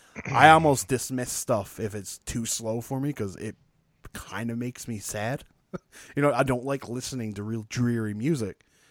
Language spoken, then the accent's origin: English; Newfoundland and Labrador, Canada; The biggest squid ever found was in Newfoundland. It was actually 15 minutes from my hometown.